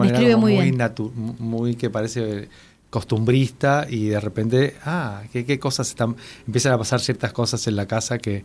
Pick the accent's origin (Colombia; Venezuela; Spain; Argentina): Argentina; San Juan; moved away as an adult; yo soy sanjuanino y me vine a los 22 años cuando me recibí de profe de educación física para acá.